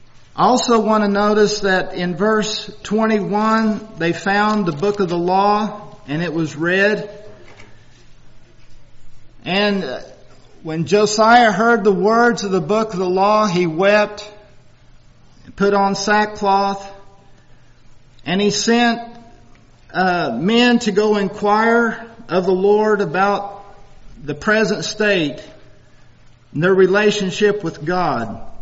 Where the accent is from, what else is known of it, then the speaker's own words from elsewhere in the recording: Oklahoma, United States; for those of you that don't know me, and I'm from Oklahoma.